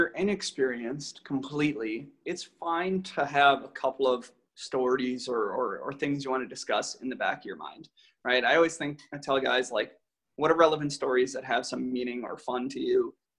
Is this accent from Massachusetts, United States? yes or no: yes; Boston, Massachusetts, United States; Even I'm from Boston, so I talk at like a mile a minute.